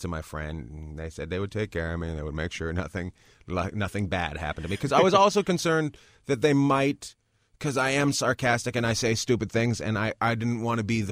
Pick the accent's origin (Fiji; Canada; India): Canada; now in New York, United States; I grew up in Canada.